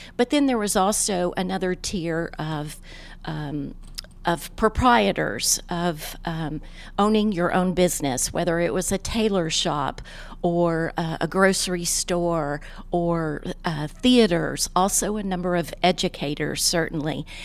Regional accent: Little Rock, Arkansas, United States; now in Tulsa, United States; since I am from Little Rock

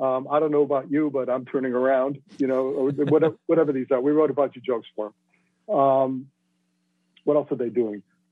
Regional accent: Boston, Massachusetts, United States; And I grew up in Boston, and I hadn't been to 80% of the places where we shot

